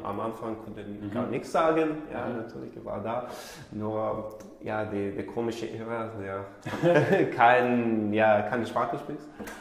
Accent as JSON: {"language": "German", "country": "Ireland", "tie": "born or raised there", "second_language": "German", "said": "ich bin in Irland geboren und aufgewachsen."}